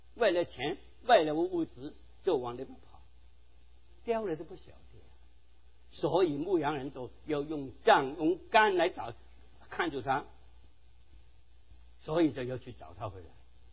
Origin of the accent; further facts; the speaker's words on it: South China, China; 我是南方人，我从来没有。